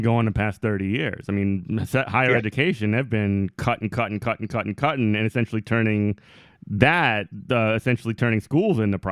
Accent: Chalmette, Louisiana, United States; So anyway, and I grew up in Chalmette.

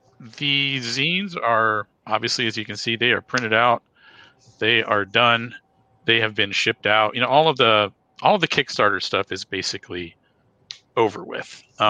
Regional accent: United States; I'm from the United States, so that's where I decided to set it.

